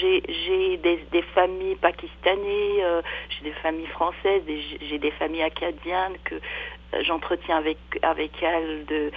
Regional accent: Casablanca, Casablanca-Settat, Morocco; Moi, je suis originaire du Maroc, native de Casablanca, la capitale économique du Maroc.

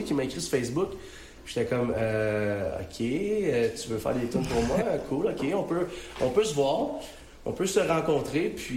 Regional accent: Montreal, Quebec, Canada; nous autres, on vient comme de Montréal, puis on est à 15 heures de char

